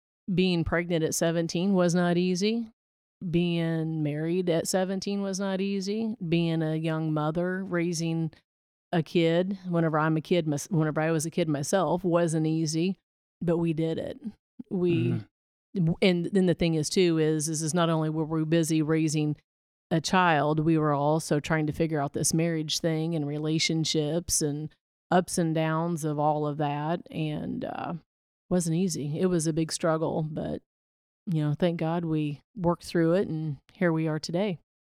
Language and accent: English; Princeton, Missouri, United States; I grew up in Princeton, Missouri.